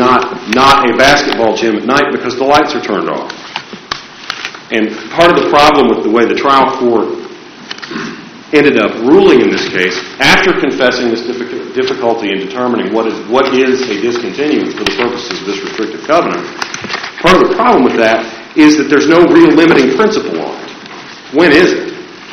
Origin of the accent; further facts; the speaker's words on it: Kentucky, United States; Now, counsel, I'm from Kentucky